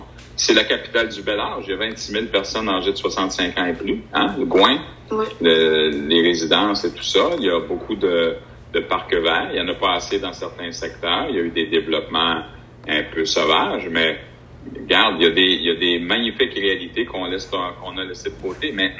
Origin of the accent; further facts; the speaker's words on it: Joliette, Quebec, Canada; now in Montreal, Canada; Je suis originaire de Joliette, alors j'ai resté, j'ai demeuré. Là, ça fait 3 ans que je suis dans le Vieux-Montréal, mais j'étais pendant 45 ans à Montréal-Nord.